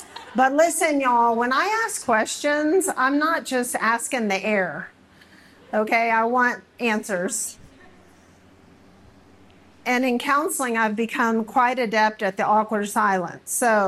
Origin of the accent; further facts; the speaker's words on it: Texas, United States; So I grew up in Texas, as Melissa said.